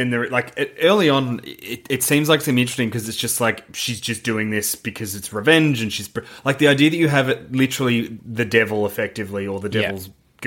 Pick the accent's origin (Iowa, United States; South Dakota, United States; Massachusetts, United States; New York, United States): Massachusetts, United States; Boston; We're brothers from when we grew up in Boston.